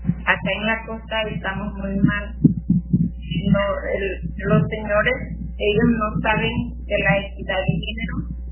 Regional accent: Coladero, Mexico; fui candidata a la agencia de policía de mi pueblo, que se llama Coladero. Es una agencia del municipio de Santiago Nacional, como con 1.755 habitantes.

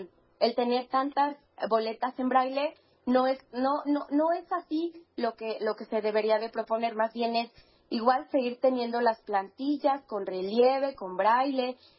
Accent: San Luis Potosí, Mexico; soy de San Luis Potosí.

